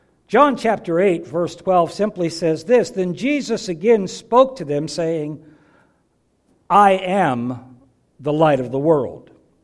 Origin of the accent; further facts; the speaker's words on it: Carnegie, Pennsylvania, United States; a United Methodist church that was not far from where I grew up in Carnegie, Pennsylvania.